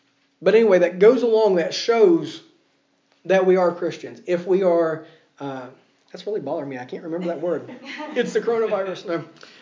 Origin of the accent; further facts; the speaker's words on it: United States; now in Ireland; I live in Ireland, and I'm still the outsider.